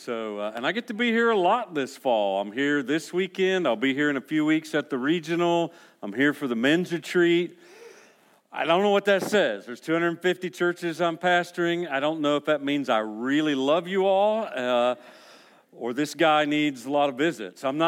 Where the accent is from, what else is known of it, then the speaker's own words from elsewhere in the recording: Ohio, United States; And I mean, I am from Southern Ohio, so that could have happened, I guess.